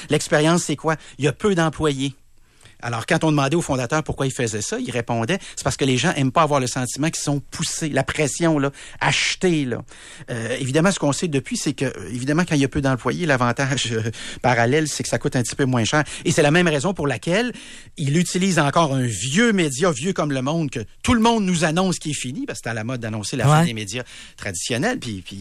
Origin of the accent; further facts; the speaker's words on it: Quebec City, Quebec, Canada; quand je racontais que je venais de Québec, c'était une ville de perdants.